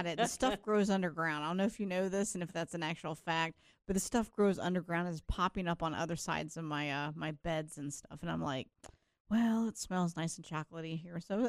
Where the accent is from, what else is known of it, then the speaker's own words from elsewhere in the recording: the South, United States; I mean, I know I was born and raised in the South, but he knows how to get up out of his chair and fix his own bowl.